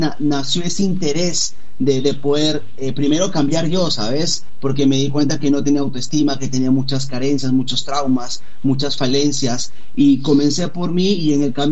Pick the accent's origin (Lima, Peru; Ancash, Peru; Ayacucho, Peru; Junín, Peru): Lima, Peru; Mira, yo nací yo soy de Perú, en Lima específicamente, y yo crecí en un barrio muy, muy, muy peligroso.